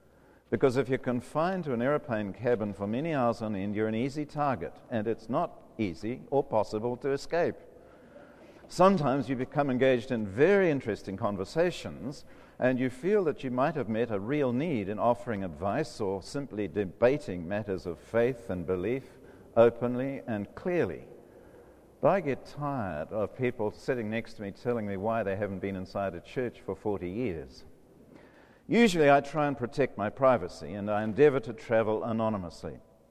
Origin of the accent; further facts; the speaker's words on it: New Zealand; wondered if I happened to know him because I came from New Zealand